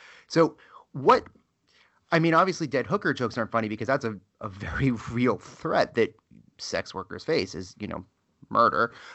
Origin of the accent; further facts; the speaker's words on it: Northeast, United States; You know, and I'm from the Northeast, where, you know, whatever.